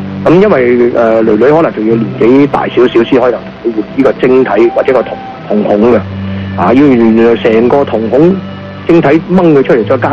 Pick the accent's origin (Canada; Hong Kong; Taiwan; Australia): Hong Kong; 我是香港来的，所以是 WON